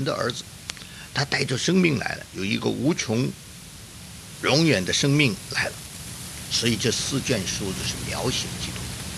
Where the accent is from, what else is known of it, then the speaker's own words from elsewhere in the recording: China; 我们中国人喜欢读三国志